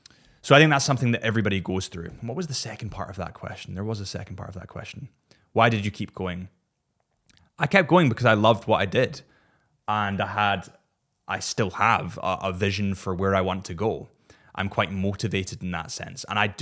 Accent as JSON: {"language": "English", "region": "Scotland", "country": "United Kingdom", "said": "I'm biased, of course, because I'm Scottish"}